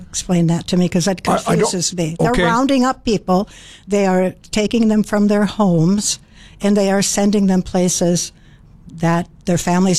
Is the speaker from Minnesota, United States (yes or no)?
yes; Golden Valley, Minnesota, United States; I grew up in Minneapolis. I was born and raised in Golden Valley. I went to the University of Minnesota.